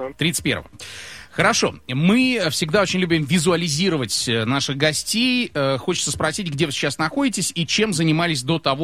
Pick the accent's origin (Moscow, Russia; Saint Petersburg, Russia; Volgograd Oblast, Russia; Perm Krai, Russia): Moscow, Russia; moved away; Ну, я москвич, конечно.